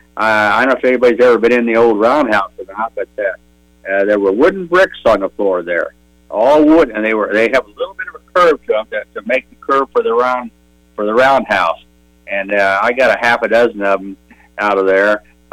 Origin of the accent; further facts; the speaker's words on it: Lafayette, United States; I grew up in the North End in Lafayette. If you were a North Ender, you're part of the railroad community.